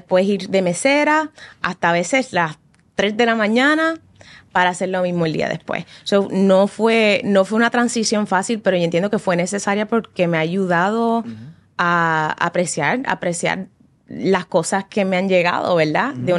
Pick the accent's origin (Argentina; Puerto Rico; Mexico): Puerto Rico; accent: Puerto Rican; A mí me hacían bullying por mi acento, por la mancha de plátano puertorriqueña.